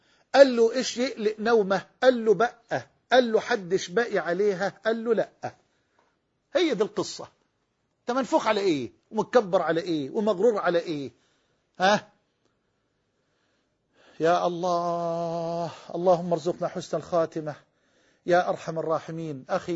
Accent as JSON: {"language": "Arabic", "country": "Egypt", "said": "زي ما بيقولوا عندنا في مصر، أكلة واحدة ولا شربة مية"}